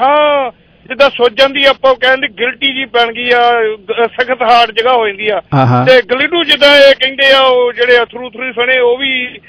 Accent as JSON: {"language": "Punjabi", "town": "Jalandhar", "region": "Punjab", "country": "India", "said": "ਨਹੀਂ ਜੀ, ਮੈਂ ਜਲੰਧਰ ਤੋਂ ਜੀ, ਮੈਂ ਜਲੰਧਰ ਤੋਂ"}